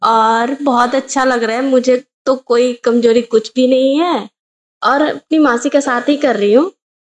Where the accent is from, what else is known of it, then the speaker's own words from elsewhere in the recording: Delhi, India; मेरा उम्र है 22 और मैं दिल्ली से हूँ।